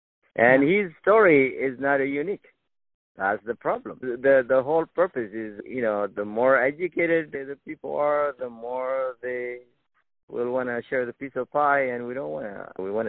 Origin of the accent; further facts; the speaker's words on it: Sudan; English is a second language; moved away; coming here, I didn't speak any English. There was no word in English. I had, you know, was staying with a family who speak Arabic, and there was no friends. I didn't know anybody in Beverly Hills. There was no Sudanese in Beverly Hills